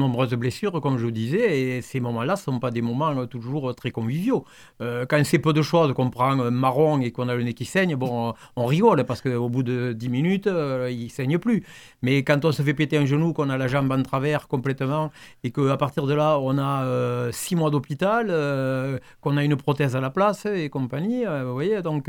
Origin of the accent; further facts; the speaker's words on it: Montréjeau, Occitanie, France; je viens de Montrégeau, qui était un pays de rugby, où j'ai joué tout jeune.